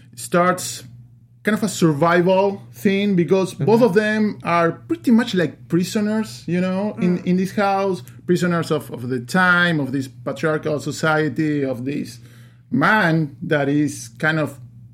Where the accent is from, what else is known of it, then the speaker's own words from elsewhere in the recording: Uruguay; English is a second language; I'm from Uruguay.